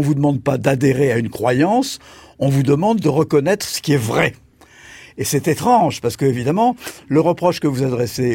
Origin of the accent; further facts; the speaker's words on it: France; Je suis né en 1944. Donc, j'ai eu ma vie d'adolescent, etc., dans les années 60 et 70, où la pensée dominante chez nous, en France